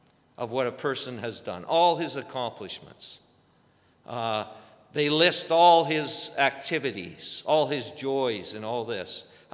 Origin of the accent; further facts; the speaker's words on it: Toronto, Ontario, Canada; I come from Ontario, Toronto